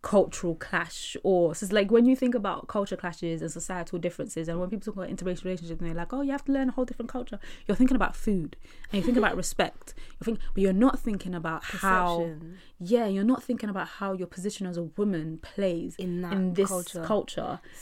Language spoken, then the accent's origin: English; United Kingdom; And I think what I found really interesting about this whole thing is that I'm British and West African. I'm aware of what my West African culture is. I know what the patriarchy looks like in West Africa.